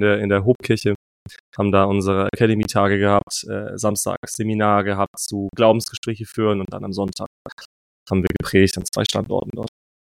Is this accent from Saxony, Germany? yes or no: no; Hamburg, Germany; Also ich komme nicht gebürtig aus Bremen, aber Hamburg, ne?